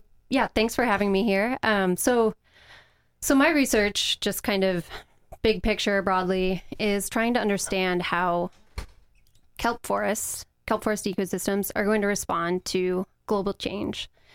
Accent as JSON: {"language": "English", "region": "Ohio", "country": "United States", "said": "Well, so I'm actually from the Midwest. I'm from Ohio"}